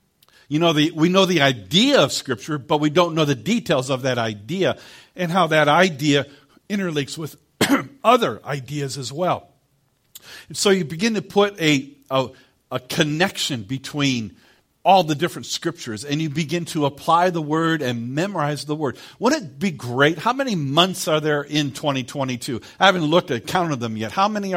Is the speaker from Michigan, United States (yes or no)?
yes; Detroit, Michigan, United States; I'm from Detroit. I need to become gooder.